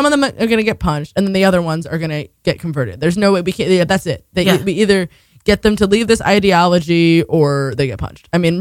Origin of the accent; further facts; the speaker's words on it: Brooklyn, New York, United States; I mean, I'm from Brooklyn, but I was on a commune in Virginia.